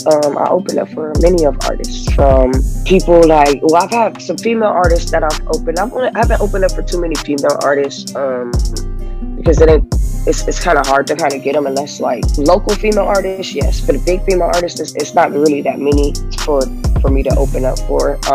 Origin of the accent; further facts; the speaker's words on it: Compton, California, United States; even though I've been growing up in Compton my life, I wasn't really into that type of stuff